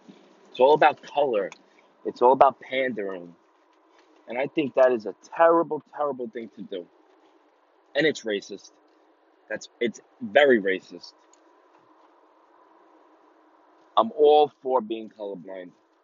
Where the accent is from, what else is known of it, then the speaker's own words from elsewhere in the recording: United States; I'm Italian American. I'm a proud Italian American. I love being Italian. And I'm very proud of that. But America comes first in my heart, no matter what.